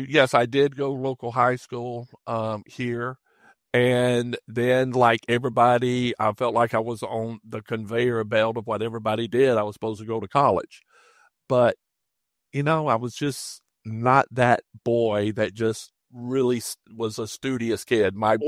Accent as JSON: {"language": "English", "town": "Prosperity", "region": "South Carolina", "country": "United States", "tie": "born or raised there", "said": "Yes. I grew up on a farm in outside of a little town called Prosperity, South Carolina. And I grew up with a very strong sense of place."}